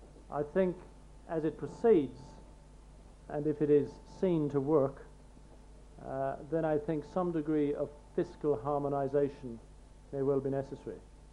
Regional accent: Ireland; as an Irishman.

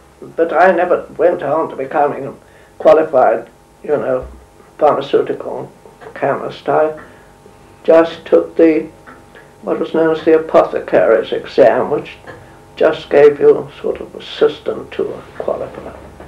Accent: Wales, United Kingdom; also born or lived in Bath; we went to live in Wales, where she was the district nurse. And I grew up in Wales. And then mother moved to Bath

